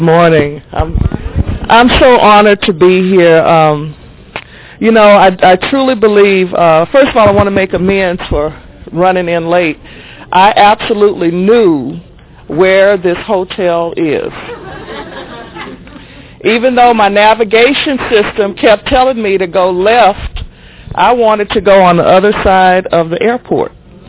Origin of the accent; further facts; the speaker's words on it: Texas, United States; now in California, United States; It was okay in my neighborhood. It was okay in the state. I came from Texas.